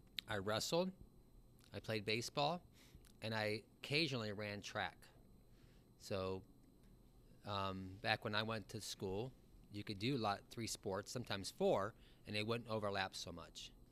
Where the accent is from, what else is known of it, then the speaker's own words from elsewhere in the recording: Streetsboro, Ohio, United States; I grew up in Streetsboro